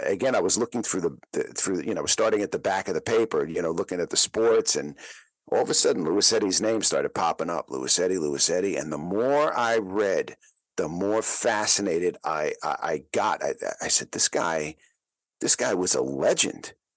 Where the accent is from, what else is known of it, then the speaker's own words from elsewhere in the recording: Bronx, New York, United States; I grew up in the Bronx in the 1960s and 70s.